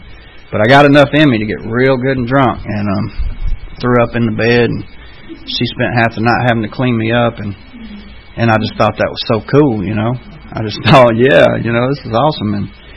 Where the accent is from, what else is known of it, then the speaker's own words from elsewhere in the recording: Decatur, Georgia, United States; born there; The I was born in Decatur, and my dad worked at General Motors, and he was an old country boy from Gainesville that moved up here to work at General Motors